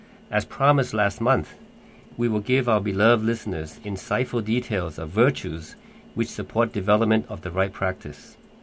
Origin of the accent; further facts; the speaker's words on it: Thailand; English is a second language; from Thailand, and I will be your moderator today.